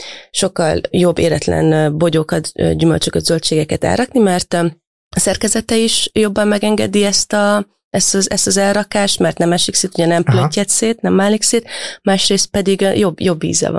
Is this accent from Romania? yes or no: yes; Transylvania, Romania; otthon is, mert én egyébként erdélyi vagyok